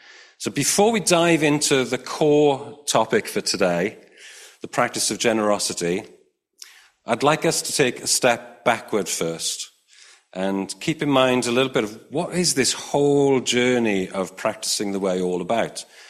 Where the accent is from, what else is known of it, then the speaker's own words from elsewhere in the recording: Hirwaun, Wales, United Kingdom; born there; accent: Welsh; I'm still very proudly Welsh. I was born in Hirwaun, which is just up the road. If you're really from Hirwaun, you don't call it Hirwaun. Of course, it's Irwin, which is terrible.